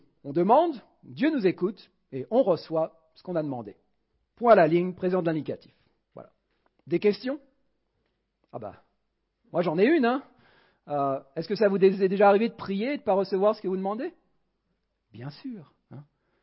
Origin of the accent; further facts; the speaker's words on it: France; also born or lived in United States; malgré mes 20 ans aux États-Unis, j'ai grandi en France, donc je sais ce que c'est de grandir ici.